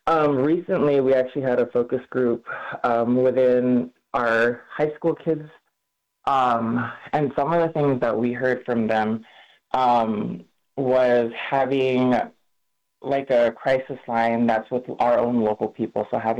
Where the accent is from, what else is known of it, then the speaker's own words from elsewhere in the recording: Utqiagvik, Alaska, United States; I'm just visiting Nome. I'm actually from Utqiagvik, Alaska.